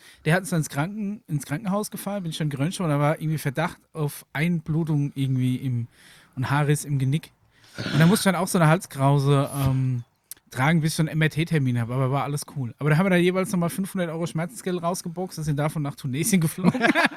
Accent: Bavaria, Germany; habe ich sofort gewusst, der kommt aus meiner Ecke. Und habe ich dann gefragt, wo er herkommt, aber aus Niedernberg.

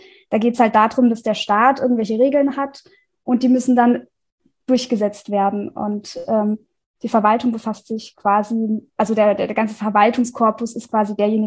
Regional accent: Rhineland-Palatinate, Germany; Ich komme aus der Pfalz

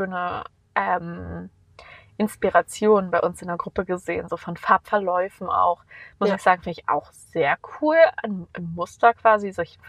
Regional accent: Berlin, Germany; ich bin in Berlin geboren und quasi aufgewachsen

